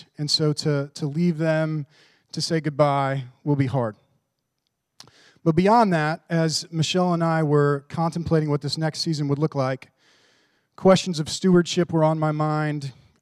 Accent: Plattsmouth, Nebraska, United States; now in Bellevue, United States; And that's sweet, in that we've lived in Bellevue for 15 years. I grew up down in Plattsmouth, Nebraska.

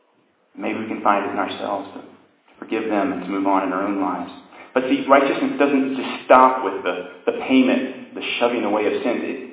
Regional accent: Pennsylvania, United States; also born or lived in Greenville, South Carolina; I was born in the South and only stayed here until the age of two, and grew up mostly in Pennsylvania, and that's what happened to my accent for the most part. But when I was in fifth grade, I moved back

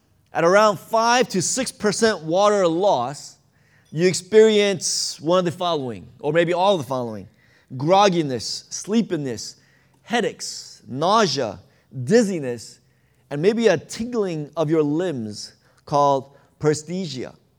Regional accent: New York, United States; I'm from New York, and so just coincidence that the Mets were playing. I grew up 15 minutes from Shea Stadium

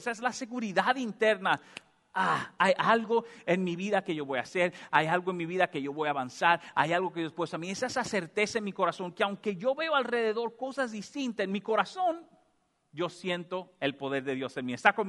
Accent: Santo Domingo, Distrito Nacional, Dominican Republic; now in United States; en mi país, yo vivía en el centro de la ciudad, en Santo Domingo. Y donde nosotros vivíamos era el centro de Santo Domingo, estaban las oficinas del gobierno, todo eso. Había mucho transporte, motores, automóviles. Y yo me acostumbré toda la vida al ruido. Cuando yo me mudo a los Estados Unidos

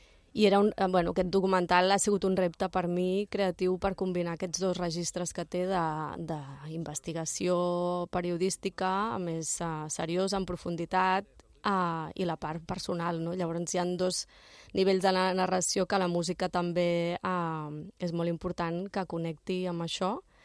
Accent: Barcelona, Catalonia, Spain; also born or lived in Germany / London / Rome / Berlin; per temes de feina vinc de Barcelona i també és veritat que he viscut a Alemanya, vaig viure a Londres, a Roma i a Berlín per temes professionals

